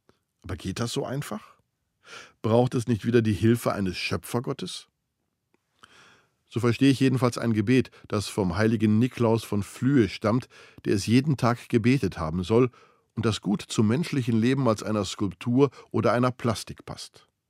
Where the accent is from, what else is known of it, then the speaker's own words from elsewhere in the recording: Duisburg, North Rhine-Westphalia, Germany; Hier in meiner Heimatstadt Duisburg